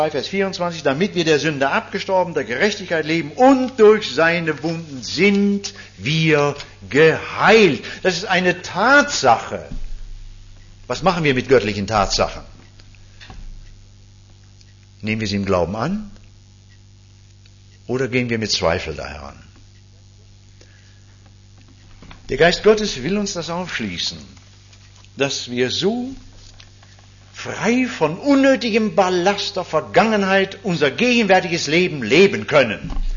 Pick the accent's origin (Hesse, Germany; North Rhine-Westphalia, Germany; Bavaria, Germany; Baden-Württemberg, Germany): Hesse, Germany; Das war bei uns in meiner früheren Heimat, ich komme aus Nordhessen, aus dem Waldecker Land, nicht so.